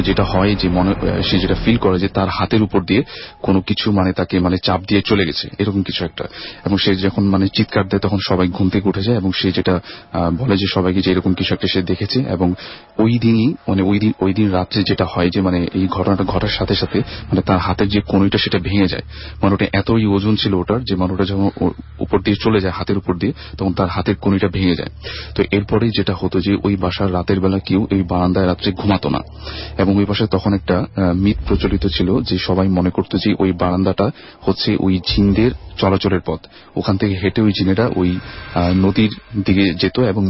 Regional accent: Dhaka, Dhaka Division, Bangladesh; পুরান ঢাকা থেকে এসেছি।

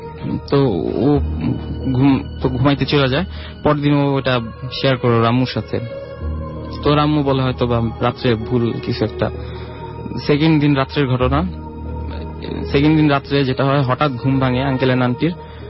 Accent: Dhaka, Dhaka Division, Bangladesh; মগবাজার থেকে।

